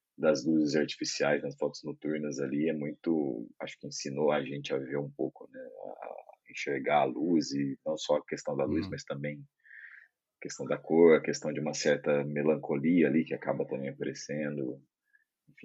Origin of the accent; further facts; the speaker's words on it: Minas Gerais, Brazil; now in São Paulo, Brazil; Eu não sou de lá, sou do interior do estado de Minas Gerais